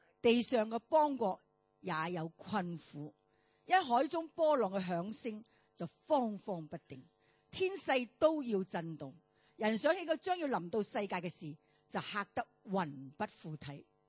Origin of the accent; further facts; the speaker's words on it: United States; 亦都有部分我哋美國人人紙一路人人紙摁到嘅地步啦